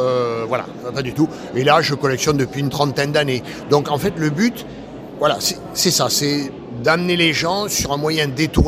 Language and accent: French; Occitanie, France; Nous, on est des régionaux de l'étape. On vient de l'Ouest, à côté de Tarbes.